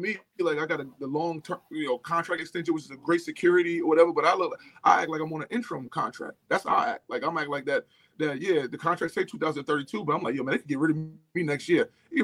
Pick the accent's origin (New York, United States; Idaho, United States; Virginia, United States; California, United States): New York, United States; South Jamaica; And even growing up in South Jamaica, like you said, man